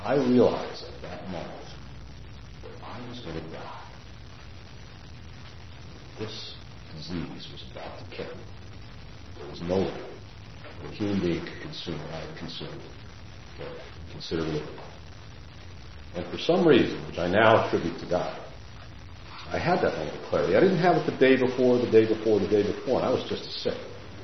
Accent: San Francisco, California, United States; So I was born in San Francisco, downtown, and I was born to a relatively poor family.

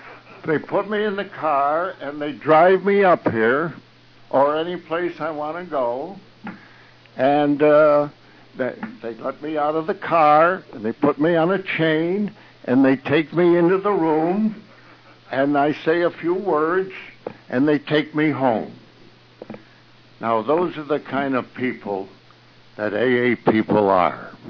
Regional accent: East Coast, United States; now in Ashland, United States; And I'm from the East Coast, and you can tell that from my lingo.

